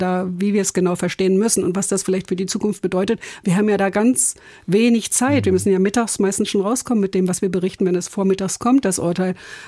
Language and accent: German; Berlin, Germany; born there; Ich bin gebürtige Berlinerin, genau.